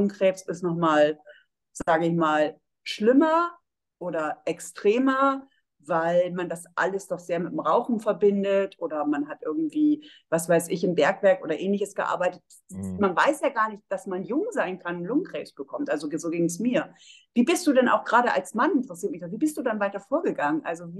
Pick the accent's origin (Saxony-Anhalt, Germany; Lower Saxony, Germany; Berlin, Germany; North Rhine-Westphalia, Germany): Lower Saxony, Germany; Oldenburg; ich bin ja eigentlich auch eine Norddeutsche. Ich komme aus Oldenburg.